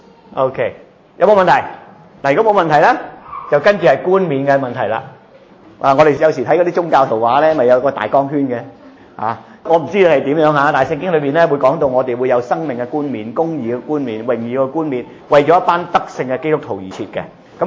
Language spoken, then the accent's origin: Cantonese; Australia; 而家我哋澳洲人好特别嘅